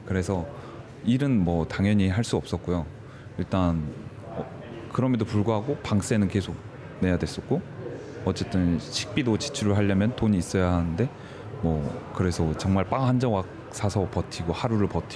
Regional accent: Sinui-myeon, South Jeolla, South Korea; 저는 그 대한민국 이제 살 때 한국에서 신안군 신의면이라는 섬에서 자란 사람인데요.

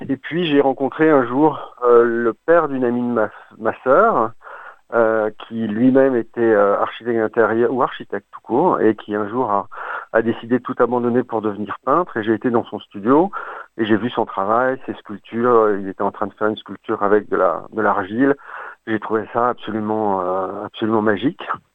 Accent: Paris, Île-de-France, France; now in Australia; On est parisien à la base, mais en fait, plus on vieillit, plus on se rapproche de la nature.

